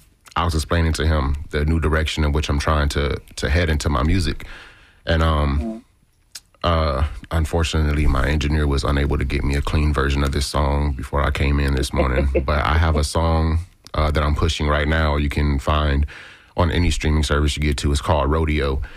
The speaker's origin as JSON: {"language": "English", "town": "Tampa", "region": "Florida", "country": "United States", "tie": "born or raised there", "said": "So I'm actually a native here. I'm from Tampa, Florida, you know, and I was raised in the neighborhood of Sulphur Springs, and back then it was rough."}